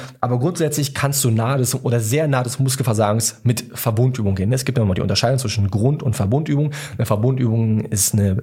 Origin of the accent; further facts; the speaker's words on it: Bernau, Brandenburg, Germany; also born or lived in Wandlitz; bei mir noch in Wandlitz, beziehungsweise Bernau, da wo ich herkomme